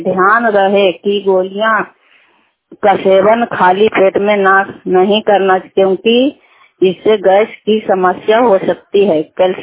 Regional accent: Lastega, India; मैं लस्टेगा की रहने वाली हूँ।

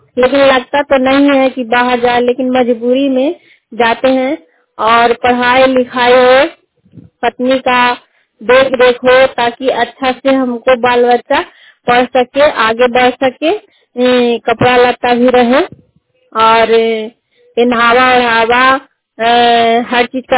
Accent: Harnaut, Bihar, India; थाना हरनौत जिला लंदा के रहने वाली हूँ।

